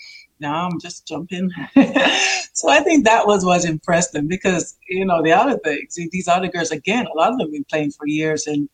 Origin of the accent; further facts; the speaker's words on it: Jamaica; I'm alone. I'm from Jamaica, you know, a small island. I didn't have a lot of warm clothes.